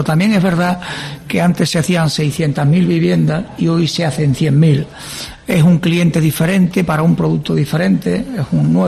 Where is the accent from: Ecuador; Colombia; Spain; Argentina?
Spain; Cádiz, Andalusia; porque somos de Cádiz, lo llevamos en la sangre, nos sentimos gaditanos.